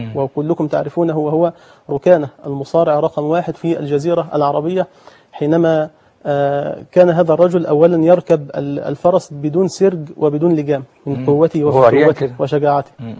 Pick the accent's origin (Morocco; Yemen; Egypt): Egypt; ولكن نود أن يكون الانتماء إلى الوطن الصغير بلدنا مصر